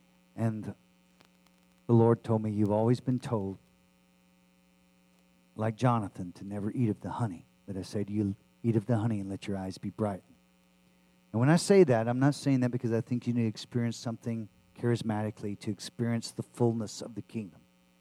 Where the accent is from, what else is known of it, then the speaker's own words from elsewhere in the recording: Texas, United States; I am a Texan, and don't You ever do that to me.